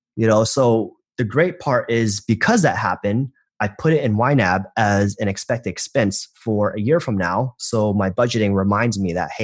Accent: Atlanta, Georgia, United States; also born or lived in New York City; I lived in Manhattan, and I recently moved to Atlanta to, you know, it's my hometown. I want to be closer to my family.

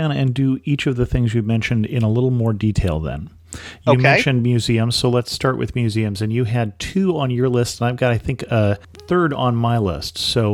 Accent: California, United States; I did not grow up in Colorado. I grew up in California, but my family's roots go back to these small towns in Colorado.

